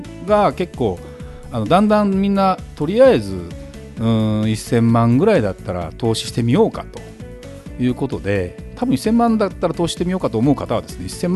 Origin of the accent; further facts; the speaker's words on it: Saitama, Japan; 私埼玉県出身なんだけど